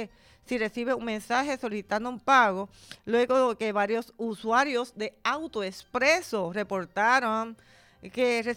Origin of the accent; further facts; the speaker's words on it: Puerto Rico; porque sabemos que somos aquí, los puertorriqueños